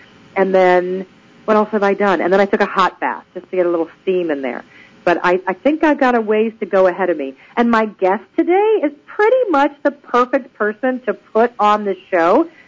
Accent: Georgia, United States; also born or lived in California; because I'm from Georgia. I'm originally from California, but that doesn't count because I was 3 when we moved away. So really, I was in Georgia for more than 30 years

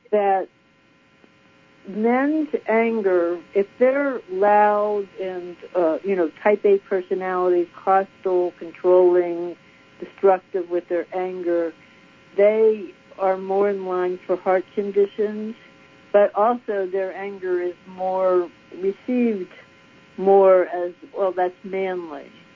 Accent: Altoona, Pennsylvania, United States; It was very pleasant growing up in Altoona with a lot of suburban stuff, you know, badminton in the backyard, that kind of thing. We walked to school, no one locked their doors. So it was very much a sense of community and a lovely place for a child, really.

